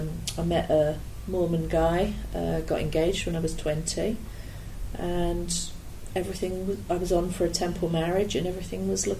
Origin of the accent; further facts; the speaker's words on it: Chichester, South East England, United Kingdom; now in Yorkshire, United Kingdom; I was born in Chichester in West Sussex. Grew up there.